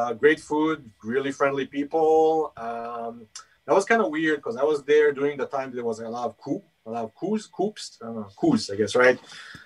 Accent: Israel; English is a second language; now in United States; Yeah, people can definitely tell I am a foreigner in this part. The thing I've noticed myself, I'm originally from Israel.

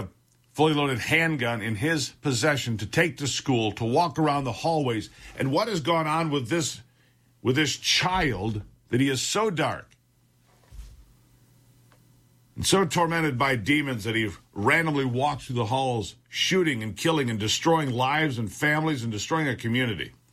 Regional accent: Michigan, United States; I mean, when we were younger, and I grew up in Michigan, this time of the year, people would often have guns at school

